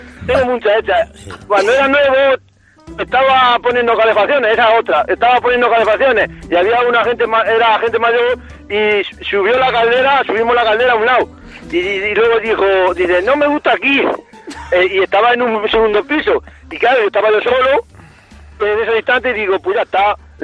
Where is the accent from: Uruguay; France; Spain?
Spain; Castilla-La Mancha; Ahora mismo estoy por la parte, soy de La Mancha, por la Ciudad Real.